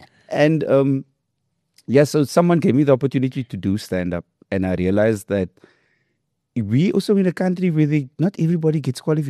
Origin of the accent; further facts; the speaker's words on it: South Africa; I feel like as South African, sidestepping is in our genes.